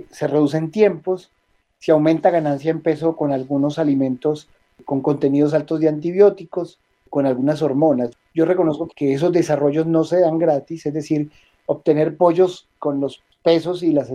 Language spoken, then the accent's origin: Spanish; Caquetá, Colombia; Hablemos de un departamento que yo conozco muy bien, que es el mío, de donde yo soy nativo, que es el departamento del Caquetá.